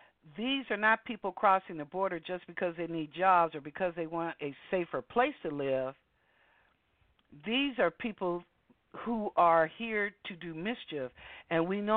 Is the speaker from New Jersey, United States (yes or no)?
no; Seattle, Washington, United States; Well, y'all, you know I'm from Washington, so I'm going to tell you, Seattle, Washington, we are one of the sanctuary cities.